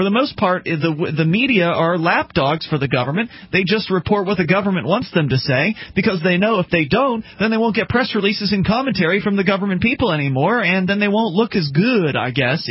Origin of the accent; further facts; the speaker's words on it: Australia; I have been accused of treason, even though I'm an Australian, not a U.S. citizen.